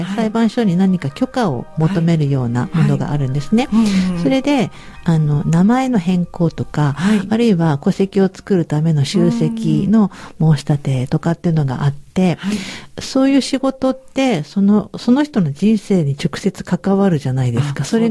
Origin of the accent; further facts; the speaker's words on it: Sendai, Miyagi, Japan; 仙台で、はい。